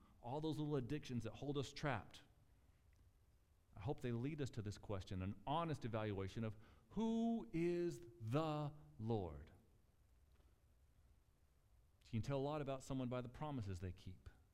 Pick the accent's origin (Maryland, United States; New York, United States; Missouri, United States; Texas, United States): Texas, United States; born there; that's not a locust, that's a grasshopper, because I was born in Texas.